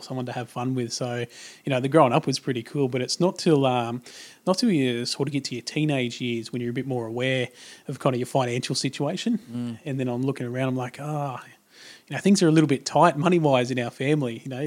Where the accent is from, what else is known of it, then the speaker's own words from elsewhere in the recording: Tamworth, New South Wales, Australia; grew up in Tamworth, out in country New South Wales. One of six kids.